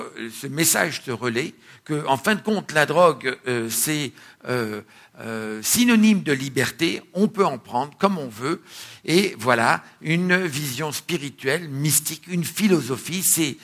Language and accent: French; France; Il y a un livre qui a été écrit chez nous en France